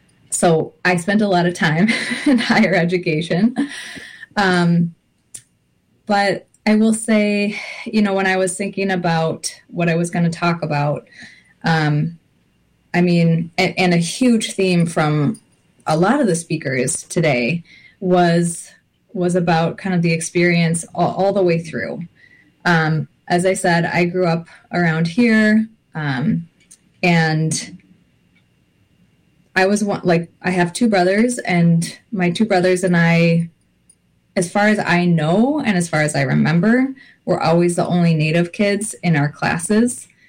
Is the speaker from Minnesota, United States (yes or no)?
yes; Minnesota, United States; also born or lived in Tyendinaga Mohawk Territory, Ontario, Canada; I am Mohawk from Tiandanega, Mohawk Territory, which is in southern Ontario. I grew up in Minnesota, just outside of St. Paul.